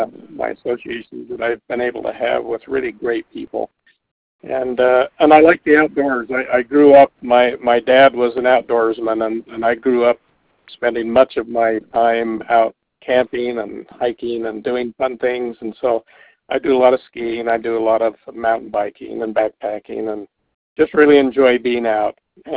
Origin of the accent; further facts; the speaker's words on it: North Logan, Utah, United States; I grew up in North Logan on a dairy farm milking cows